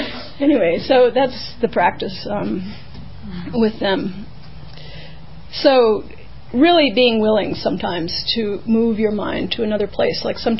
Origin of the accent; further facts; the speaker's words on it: United States; I think she was embarrassed too, because I'm an American, you know